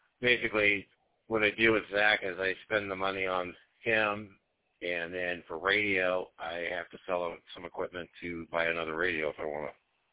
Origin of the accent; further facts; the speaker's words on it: California, United States; so I'm originally from California.